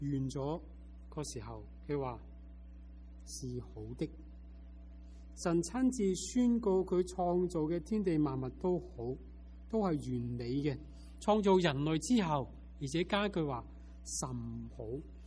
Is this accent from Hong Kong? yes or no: yes; Hong Kong; now in United States; 我们在美国长我们在香港长大就没有这样的机会。